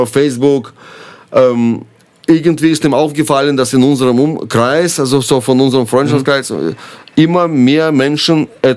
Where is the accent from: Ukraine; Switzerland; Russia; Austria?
Ukraine; Ich finde, die Tragödie, die in meiner Heimat widerfahren ist, sie ist sehr leidenschaftlich. Mhm. Ich weiß nicht, Johnny, ob ich ein Buch darüber schreiben kann oder soll. Ich bin ja nicht dabei. Ich bin auch bei diesem Krieg in der Ostukraine eigentlich nicht